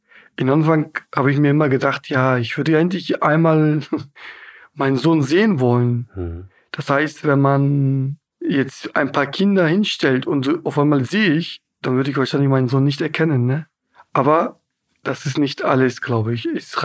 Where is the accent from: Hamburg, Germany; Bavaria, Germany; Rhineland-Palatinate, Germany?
Hamburg, Germany